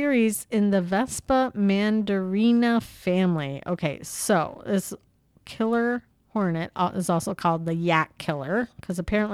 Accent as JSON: {"language": "English", "town": "Detroit", "region": "Michigan", "country": "United States", "tie": "born or raised there", "said": "Born and raised in South Detroit. Even though there is no South Detroit."}